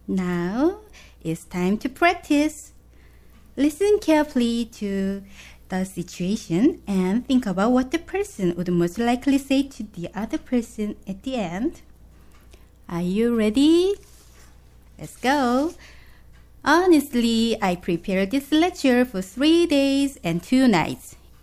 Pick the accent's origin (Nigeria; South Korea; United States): South Korea; first language Korean; English is a second language; and I'm from Korea.